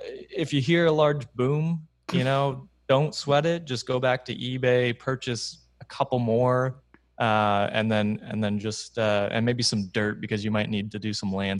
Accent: Canada; I'm from Canada. We don't have those things.

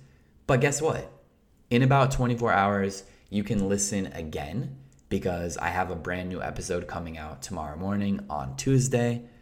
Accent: Colorado, United States; I'm from Colorado, so I don't really mind colder places.

